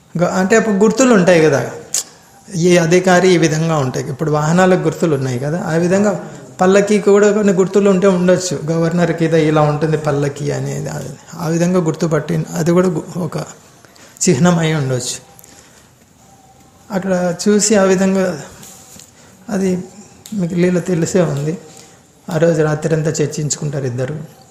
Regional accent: Andhra Pradesh, India; మీది ఏ రాష్ట్రం? మాది ఆంధ్రప్రదేశ్.

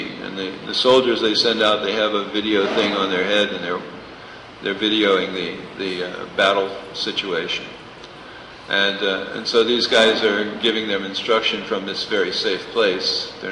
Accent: Florida, United States

